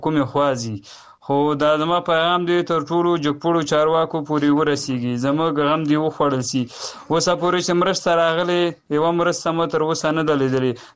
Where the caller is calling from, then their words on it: Kabul, Afghanistan; له کابل ولایت څخه د ستاسو سره په تماس کې يم.